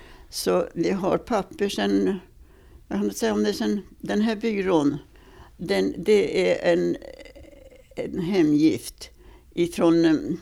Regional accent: Markim, Stockholm County, Sweden; born there; Markim. Jag är född i en gård rätt över socken här som heter Saxta.

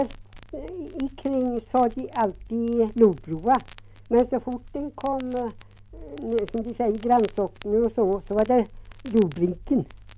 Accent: Ljungskile, Västra Götaland County, Sweden; Och det är, man kan säga grinnare eller här, vi hade vår särskild dialekt. Det var att vi hade all, kan nära på säga, vårt dagliga görande vid Ljungskile.

